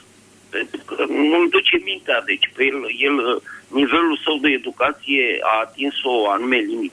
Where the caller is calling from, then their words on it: Bucharest, Romania; Vă sunt din București